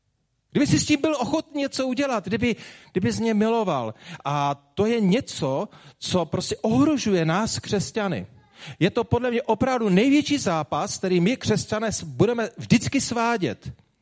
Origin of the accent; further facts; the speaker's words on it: Zlín Region, Czechia; U nás na Vlašku by řekl, je to škurně, pane